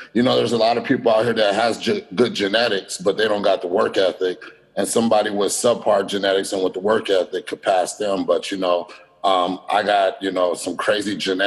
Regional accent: Avondale, Arizona, United States; I grew up in Arizona, Avondale, Arizona. That's where I grew up at.

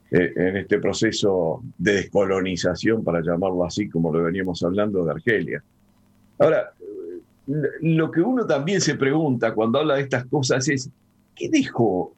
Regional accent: Uruguay; En realidad, no es fácil hablar desde Uruguay de valorizaciones de la colonización

